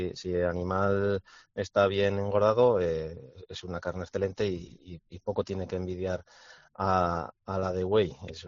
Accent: Izal, Navarre, Spain; desde el valle, desde Izal, que es mi pueblo, hasta el Pico de Hori, la Selva de Irati.

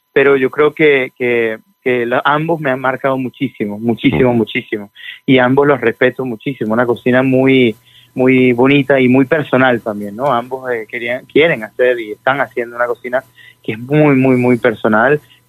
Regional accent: Venezuela; born there; also born or lived in France; yo nací en Venezuela, tengo familia colombiana, argentina, italiana también

